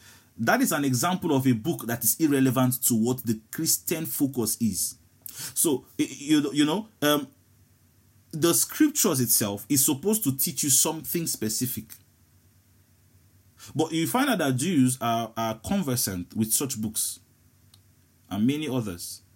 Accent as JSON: {"language": "English", "country": "Nigeria", "said": "Egypt is one of the most difficult places to get into as an African, as a Nigerian specifically."}